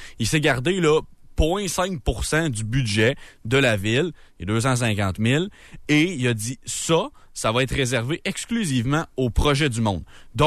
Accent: Quebec, Canada; je suis originaire de la Mauricie

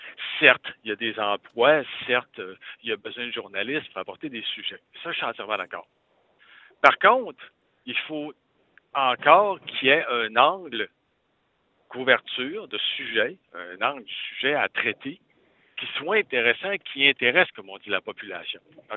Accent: Saguenay, Quebec, Canada; now in Montreal, Canada; Je suis résident de Montréal, mais je proviens du Saguenay.

